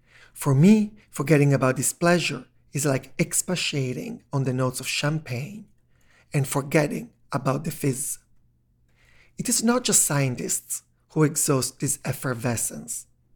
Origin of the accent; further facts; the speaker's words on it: Italy; I grew up in Italy, a country that has turned the idea that walking into the world and meeting love from everyone, everywhere, is an actual thing.